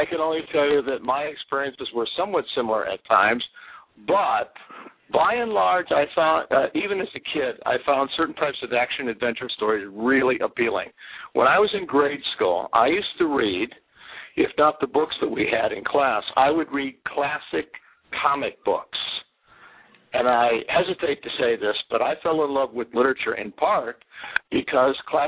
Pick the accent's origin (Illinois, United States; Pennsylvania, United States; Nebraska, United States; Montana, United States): Pennsylvania, United States; New Eagle; I'm from New Eagle, Pennsylvania, which is right next to a little town called Denora.